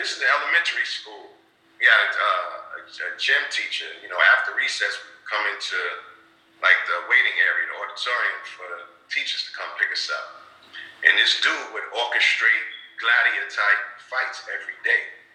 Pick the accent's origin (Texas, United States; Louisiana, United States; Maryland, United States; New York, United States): New York, United States; Brooklyn; Brooklyn, East New York, Brooklyn.